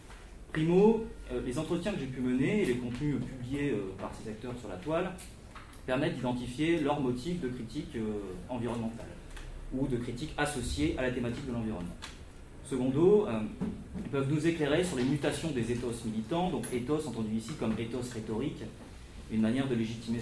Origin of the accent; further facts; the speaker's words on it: Hauts-de-France, France; now in Toulouse, France; mais je suis nordiste, ne vous étonnez pas pour l'accent.